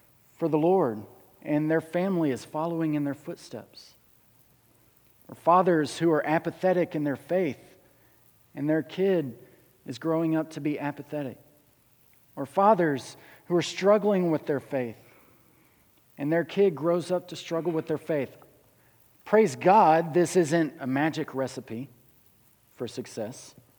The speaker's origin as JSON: {"language": "English", "region": "Alabama", "country": "United States", "said": "And it's possible, I'm from Alabama."}